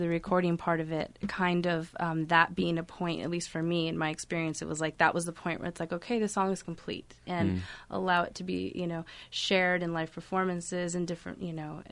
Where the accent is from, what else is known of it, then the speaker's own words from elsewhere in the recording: Tucson, Arizona, United States; also born or lived in Ajo; I think I'm from Tucson. I was born in Ajo. We moved here when I was like 3, I think, or so.